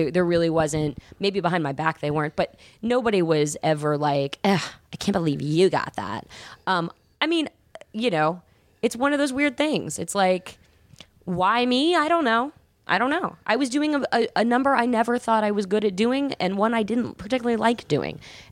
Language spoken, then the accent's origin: English; Atlanta, Georgia, United States; Well, I was from Atlanta, and no one was doing that.